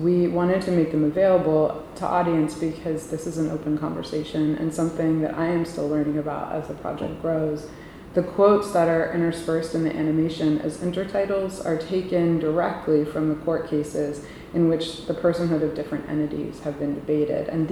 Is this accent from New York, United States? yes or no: yes; New York City, New York, United States; I was raised in New York City.